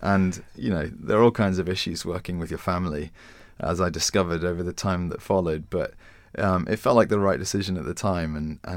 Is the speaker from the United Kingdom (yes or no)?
yes; Winchester, South East England, United Kingdom; now in London, United Kingdom; comparing my life growing up in Winchester to being in the centre of London. It's really very different.